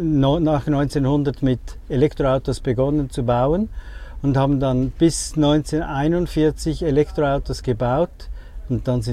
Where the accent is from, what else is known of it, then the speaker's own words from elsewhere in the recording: Zurich, Switzerland; Ich komme aus Zürich, in der Schweiz.